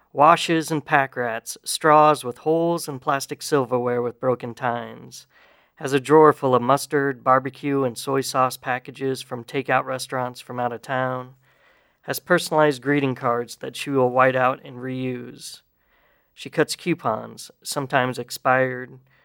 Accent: Nebraska, United States; This is, if you tell everybody I'm from South Dakota... I grew up in Nebraska.

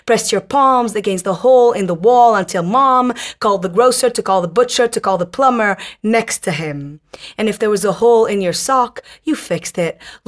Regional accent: Tripoli, North Governorate, Lebanon; moved away as an adult; now in Dubai, United Arab Emirates; I'm from originally from Tripoli, Lebanon, which is in the north of Lebanon.

